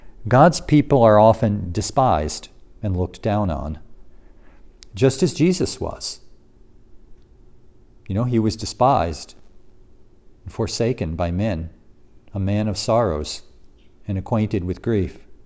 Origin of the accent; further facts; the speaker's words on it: United States; I don't quite fit America, and I'm an American.